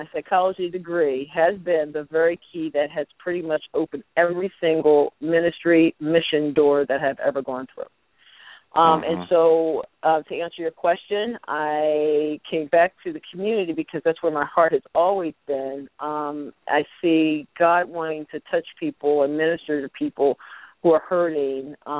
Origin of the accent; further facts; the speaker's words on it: Philadelphia, Pennsylvania, United States; There's nothing here in Pittsburgh that comes close to my neighborhood where I grew up in West Philly.